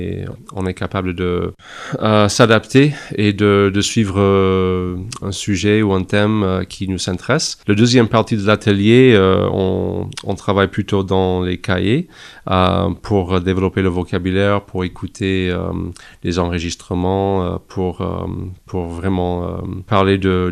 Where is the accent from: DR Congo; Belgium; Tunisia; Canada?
Canada; now in France; Vous entendez de ma voix que je suis canadien. Je suis pas d'ici, mais je vis mon aventure avec ma femme. On est ici depuis quelques années et on adore être ici, prendre plaisir des montagnes et de la bonne nourriture dans le sud-ouest.